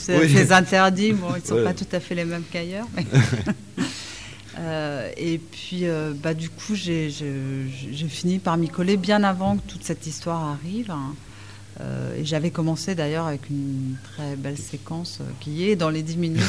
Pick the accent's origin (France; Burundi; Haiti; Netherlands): France; Paris, Île-de-France; comme je suis parisienne, Fresnes, c'était plus simple.